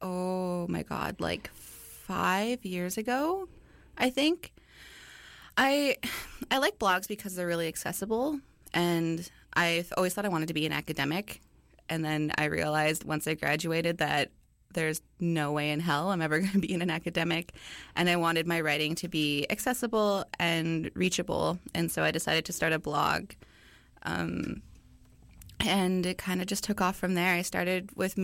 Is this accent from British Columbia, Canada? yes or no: yes; British Columbia, Canada; I'm Cree Métis. I grew up in Treaty 8 territory in northeastern BC, but my family actually comes from a small Métis community in northern Saskatchewan called Aldecross or Sagittawuck in our language.